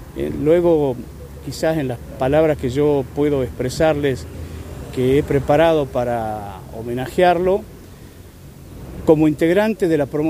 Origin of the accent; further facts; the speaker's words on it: Tucumán, Argentina; Y ese es mi mensaje como tucumano. Yo amo esta tierra, soy familia muy antigua de este Tucumán querido